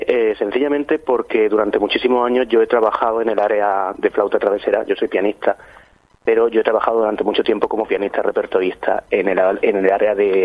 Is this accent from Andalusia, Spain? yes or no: yes; Priego de Córdoba, Andalusia, Spain; ponerme a organizar en mi pueblo, en Priego de Córdoba